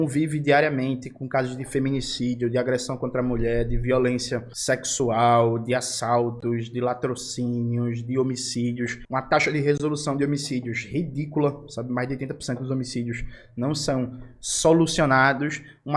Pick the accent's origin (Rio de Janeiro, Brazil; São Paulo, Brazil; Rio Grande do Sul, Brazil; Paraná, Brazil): Rio de Janeiro, Brazil; Eu, quando era criança, na favela que eu fui nascido e criado, na Borborema